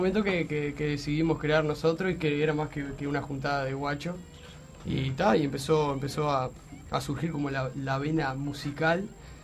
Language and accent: Spanish; Rosario, Santa Fe, Argentina; now in Montevideo, Uruguay; Somos rosarinos los dos, pero estamos hace rato viendo acá, ya nos sentimos acá.